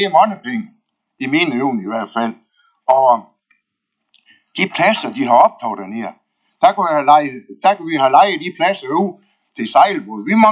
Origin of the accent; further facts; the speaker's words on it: Aalbæk, North Denmark Region, Denmark; og jeg er fra Aalbæk.